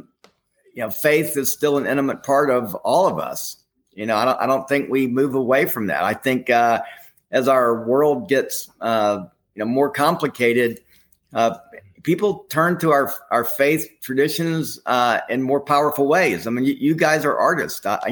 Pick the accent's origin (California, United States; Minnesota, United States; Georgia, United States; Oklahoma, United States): Georgia, United States; Atlanta; But, you know, growing up in Atlanta, I was always interested in issues of faith